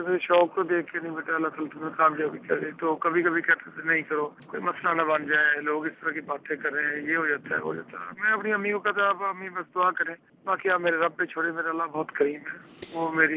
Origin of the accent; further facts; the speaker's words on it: Pakpattan, Punjab, Pakistan; جی، میں ہمیشہ سے یہیں پہ پیدا ہوا. میرے باپ دادا بھی یہیں اسی گاؤں کے رہنے والے.